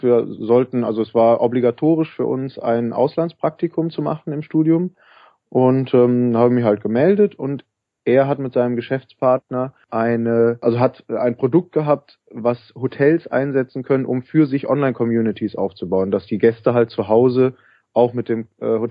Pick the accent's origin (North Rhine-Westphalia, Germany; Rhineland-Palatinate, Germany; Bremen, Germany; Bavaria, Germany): North Rhine-Westphalia, Germany; Cologne; also ich komme aus Köln ursprünglich, bin hier aufgewachsen